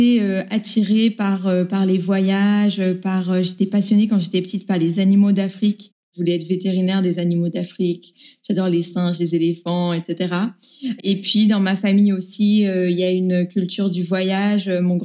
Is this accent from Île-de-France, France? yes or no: yes; Paris, Île-de-France, France; Alors j'ai 28 ans, je viens de Paris. Je suis née et j'ai été élevée dans le 15e arrondissement de Paris.